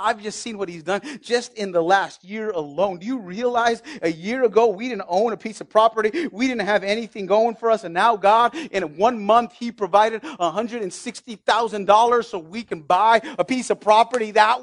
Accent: New Mexico, United States; And I'm just chilling because I grew up in New Mexico. And everybody just cruises.

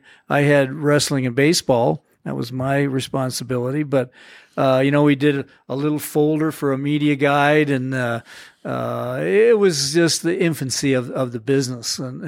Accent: Cheyenne, Wyoming, United States; I'm from Cheyenne, and it was kind of a goal to start there.

